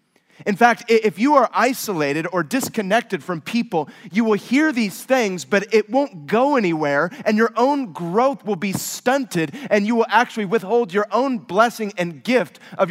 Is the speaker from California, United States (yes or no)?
yes; California, United States; I was born and raised in the North San Francisco Bay Area. And if you're from there, you don't do San Jose.